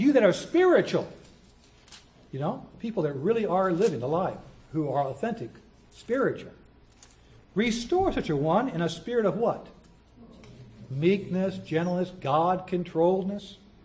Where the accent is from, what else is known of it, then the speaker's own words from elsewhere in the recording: the South, United States; Now, I'm a Southerner. I've been in the South more than I've been in the North.